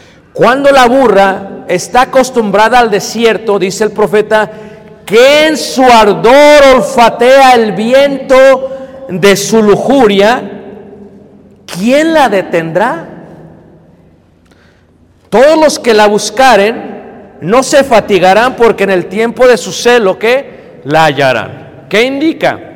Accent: Mexico City, Mexico; now in Chicago, United States; Yo nací, crecí, me crié en Ciudad de México. El resto ha sido en Chicago.

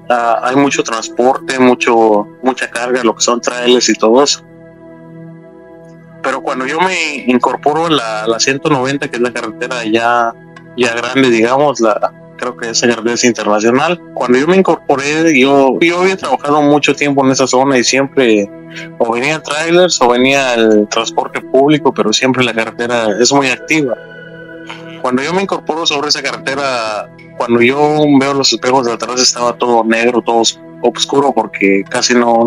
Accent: Mexico; pues como mexicanos todos celebramos y empezamos a recordar, a poner los altares y todo eso en nuestras comunidades.

